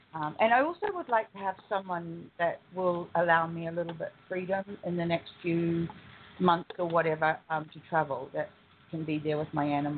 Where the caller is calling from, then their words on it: California, United States; I'm calling from the San Bernardino Mountains.